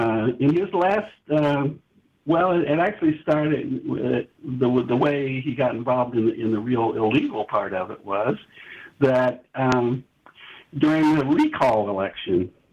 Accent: Union City, Indiana, United States; I grew up in Union City, Indiana, a small town in Indiana, which is an extremely right-wing state.

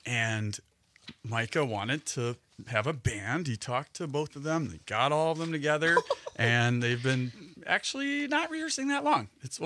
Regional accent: Madison, Wisconsin, United States; So, yeah, I grew up in Madison. I went to UW.

